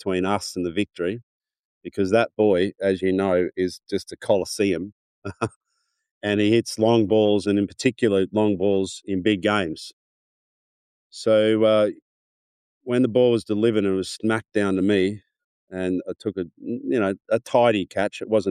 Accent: Queensland, Australia; Now, we grew up in Queensland

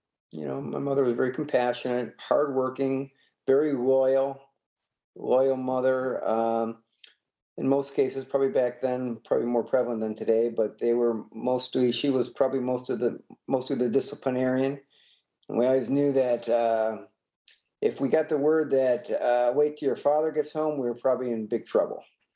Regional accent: Warren, Michigan, United States; And I was raised from my life in, I was raised in Warren, Michigan.

